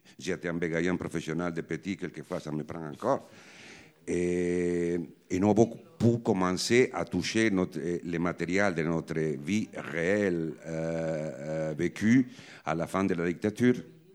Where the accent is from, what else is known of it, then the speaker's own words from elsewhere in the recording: Argentina; French is a second language; Nous sommes été des Argentins qui ont travaillé avec des thématiques très à la mode en Argentine